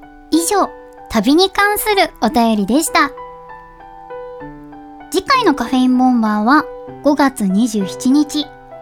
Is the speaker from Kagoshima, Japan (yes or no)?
yes; Yoshimatsu, Kagoshima, Japan; ここでご紹介していただいた吉松といったところが、私のふるさとです。